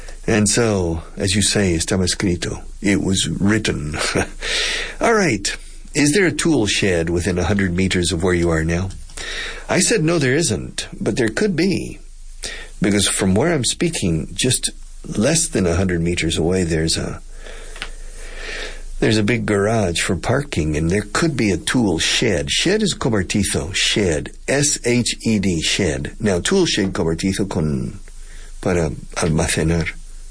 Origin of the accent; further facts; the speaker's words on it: Tulsa, Oklahoma, United States; They were moved to Oklahoma. That's why I grew up in Tulsa with a lot of my best friend was half Indian. And so I grew up with Indians.